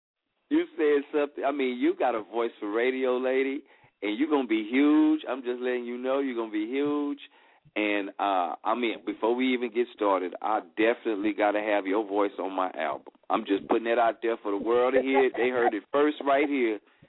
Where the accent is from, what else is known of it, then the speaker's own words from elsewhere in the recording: Port Arthur, Texas, United States; I live in Texas. I'm from Port Arthur, Texas. Port Arthur, for those that don't know, is also what they call like one of the big breeding grounds for gangster rap down here in Texas.